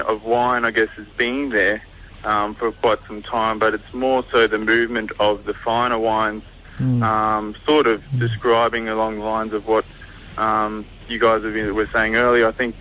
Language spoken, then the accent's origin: English; Queensland, Australia; Being a Queenslander like myself